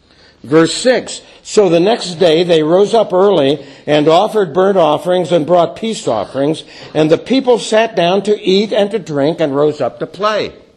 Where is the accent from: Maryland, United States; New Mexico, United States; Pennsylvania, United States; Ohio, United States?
Pennsylvania, United States; Pittsburgh; Irma and I come from Pittsburgh, Pennsylvania, from Steeler Nation.